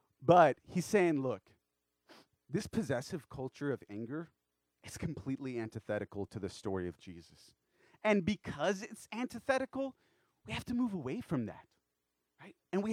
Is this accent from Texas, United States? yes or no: yes; Texas, United States; when I think about kindness, growing up in Texas, like being kind meant like insulting people nicely, right?